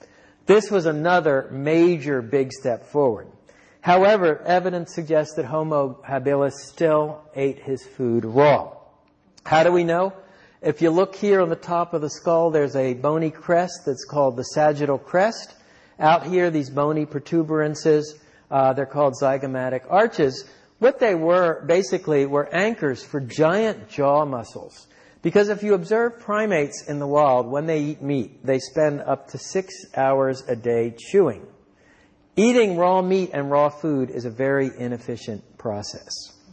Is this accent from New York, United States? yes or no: no; Miami, Florida, United States; but I come from Miami, and nobody comes from Miami except my wife.